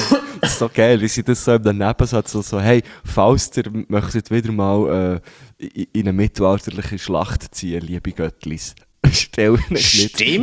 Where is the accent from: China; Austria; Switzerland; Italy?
Switzerland; Überall gibt es Unwetter, auch bei uns in der Schweiz.